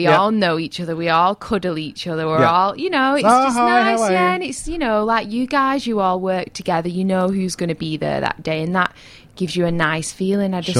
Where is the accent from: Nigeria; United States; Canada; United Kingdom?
United Kingdom; Wigan, North West England; accent: English; I'm actually from a small town called Wigan.